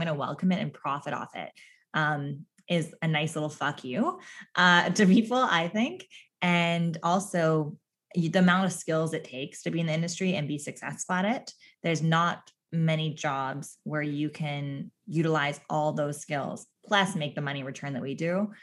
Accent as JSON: {"language": "English", "region": "Newfoundland and Labrador", "country": "Canada", "accent": "Newfoundland", "said": "There's my newfie accent really coming in."}